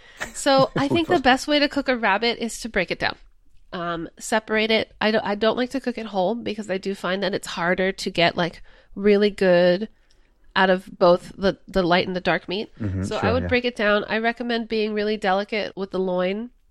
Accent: California, United States; I'm from the Valley. I didn't know, I grew up going Outback Steakhouse.

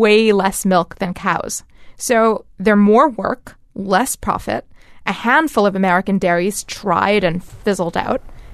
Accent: India; I'm Indian, so I didn't grow up eating mozzarella di bufala.

